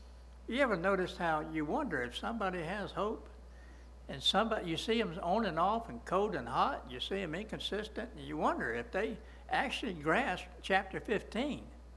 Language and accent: English; Coolidge, Georgia, United States; also born or lived in Pavo, United States; I was raised up in Coolidge and Pavo, and I know better, right?